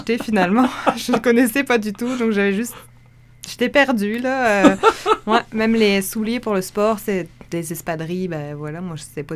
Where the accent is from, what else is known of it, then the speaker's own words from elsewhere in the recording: France; Ben, c'est sûr qu'il fait beaucoup plus froid que chez nous, en France.